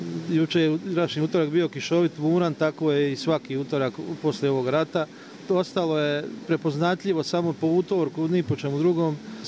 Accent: Blatnica, Republika Srpska, Bosnia & Herzegovina; rođen sam ovdje u Blatnici, živim tu, sada sam trenutno u penziji

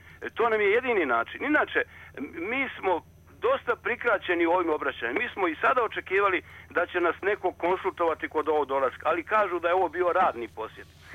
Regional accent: Croatia; born there; Mi smo rođeni u Hrvatskoj. Imamo domovnicu u Hrvatskoj.

